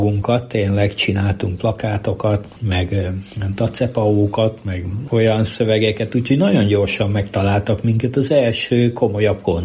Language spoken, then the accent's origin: Hungarian; Szeged, Csongrád-Csanád, Hungary; Először Rajgyőn laktak, aztán meg Hattyastelepre költöztek. Az egy külső része Szegednek, egy külvárosa. Ott laktunk